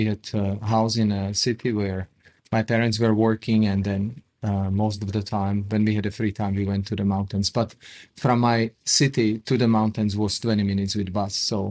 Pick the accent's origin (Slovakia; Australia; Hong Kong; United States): Slovakia; So I grew up in Slovakia, having wonderful parents and wonderful grandparents, being surrounded by beautiful nature, by amazing native culture, great singing, very athletic folk dance. By great nature, I mean a lot of mountains, a lot of lakes